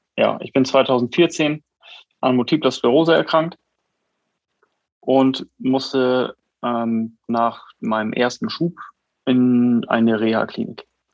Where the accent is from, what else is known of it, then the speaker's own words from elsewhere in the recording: Wilhelmshaven, Lower Saxony, Germany; Ich komme aus Wilhelmshaven an der Nordseeküste und bin 43 Jahre alt und ja, bin hier geboren, bin hier aufgewachsen und nie weggekommen.